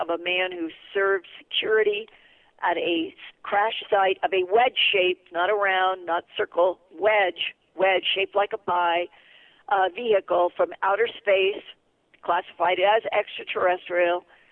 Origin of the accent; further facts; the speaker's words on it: United States; I was born and raised as an American